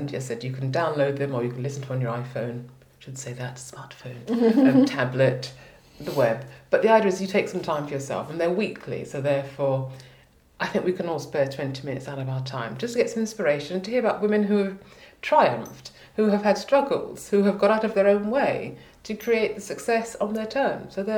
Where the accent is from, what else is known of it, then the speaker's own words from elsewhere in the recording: England, United Kingdom; accent: English; maybe my English accent might give me a chance there.